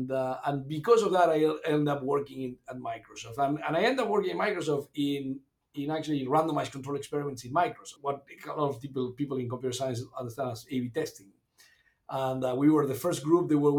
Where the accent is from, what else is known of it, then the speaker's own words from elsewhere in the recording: Uruguay; I was born and raised in Uruguay. I grew up in a farm 3 hours north of Montevideo, the capital city of Uruguay.